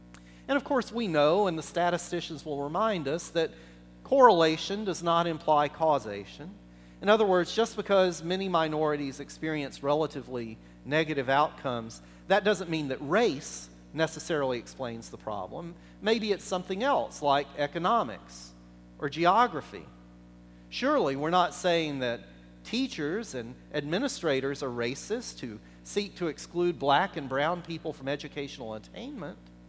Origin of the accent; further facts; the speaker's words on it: the South, United States; And as a Southerner, I have to say, Lancaster County is one of the most segregated places I've ever lived.